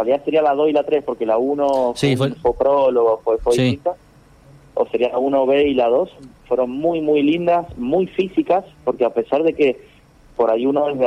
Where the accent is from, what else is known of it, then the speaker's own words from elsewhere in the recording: Mendoza, Argentina; Yo acá vivo, soy de Mendoza ciudad